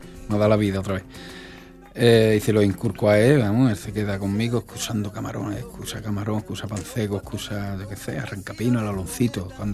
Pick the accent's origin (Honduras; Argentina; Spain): Spain; San Fernando, Andalusia; Sí, yo llevo la isla. Por donde voy, llevo la isla, porque me siento cañailla, me siento isleño, y después cuando voy por allá afuera también, yo soy gaditano, ¿no? A mí me gusta mi Cádiz, todo.